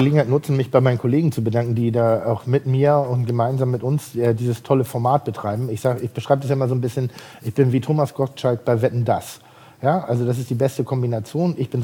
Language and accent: German; Pinneberg, Schleswig-Holstein, Germany; weil ich komme aus Pinneberg